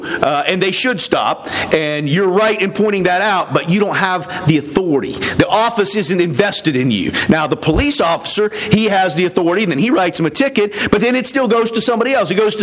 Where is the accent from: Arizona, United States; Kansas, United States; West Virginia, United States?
West Virginia, United States; but the church that I grew up in West Virginia, they used regular wine.